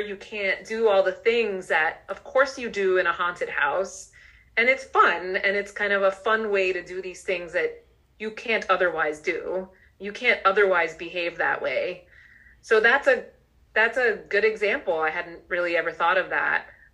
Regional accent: Miami, Florida, United States; also born or lived in Maryland; now in Boston, United States; Well, I grew up in Miami.

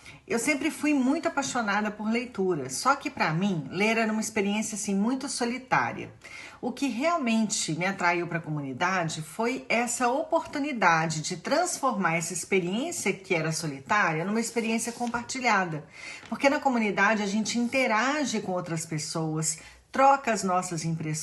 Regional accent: Belo Horizonte, Minas Gerais, Brazil; now in Italy; eu tenho 50 anos, sou mineira de BH, mas moro na Itália

